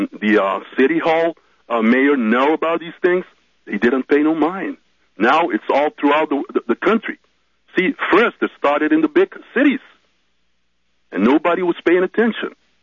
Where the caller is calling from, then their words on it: New York City, New York, United States; I'm calling from New York.